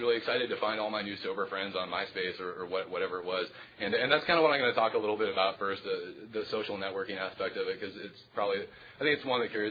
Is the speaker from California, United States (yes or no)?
yes; Los Angeles, California, United States; I'm from Los Angeles, California.